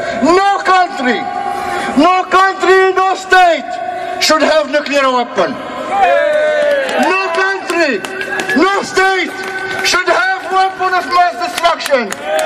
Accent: Canada; We as a Canadian do not support Stephen Harper and his warmongers government.

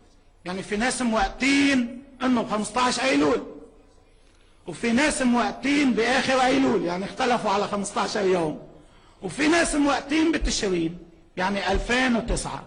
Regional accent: Lebanon

